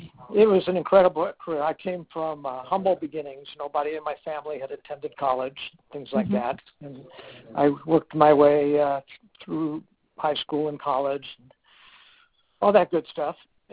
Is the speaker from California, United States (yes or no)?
yes; Los Angeles, California, United States; I'm from Los Angeles, and there's a lot of local scenes from Los Angeles that are very popular with my local readers and things like that.